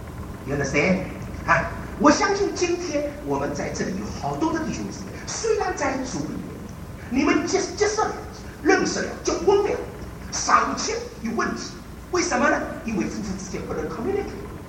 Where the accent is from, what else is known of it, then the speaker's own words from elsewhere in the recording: Shanghai, China; 海带我不会说，我说了个海带，因为我是个上海人讲广东话。